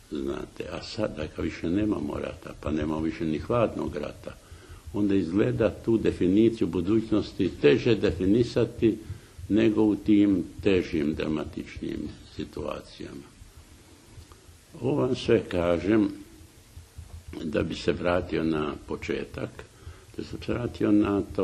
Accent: Zadar County, Croatia; born there; ja sam rođen davno, pred 90 godina. Znate, i to na otoku Ugljanu, u malom mjestu, koje je stalno bilo okrenuto Zadru

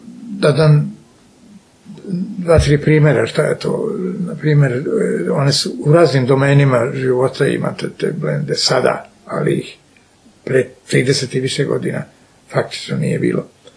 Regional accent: Sarajevo, Federation of Bosnia and Herzegovina, Bosnia & Herzegovina; moved away as an adult; now in Belgrade, Serbia; rođen sam i odrastao u Sarajevu i tu sam živeo prvih skoro 30 godina sa obživotem, da sam prešao u Beograd i ostao u njemu do danas.

